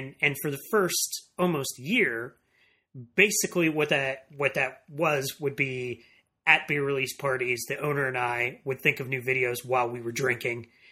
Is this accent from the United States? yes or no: yes; Lancaster, Pennsylvania, United States; It's still thriving in my hometown of Lancaster, Pennsylvania.